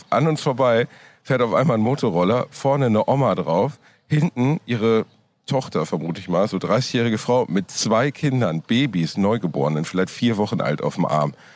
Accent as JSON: {"language": "German", "country": "Germany"}